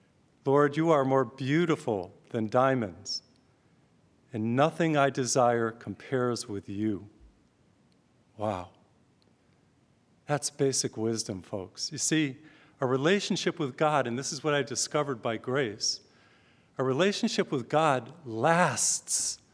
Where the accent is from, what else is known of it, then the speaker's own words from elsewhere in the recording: Massachusetts, United States; I grew up in Massachusetts, and that's where I was born and brought up and went to school, University of Massachusetts